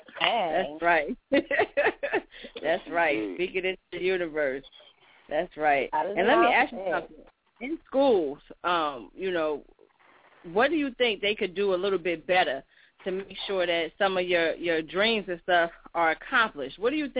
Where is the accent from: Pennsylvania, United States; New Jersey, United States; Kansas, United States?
New Jersey, United States; I'm from New Jersey.